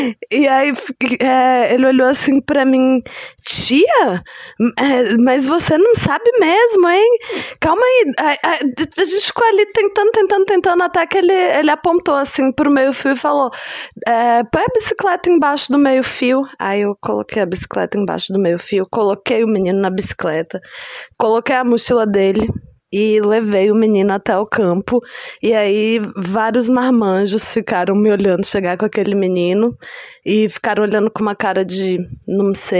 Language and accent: Portuguese; Brasília, Federal District, Brazil; eu vim lá de Brasília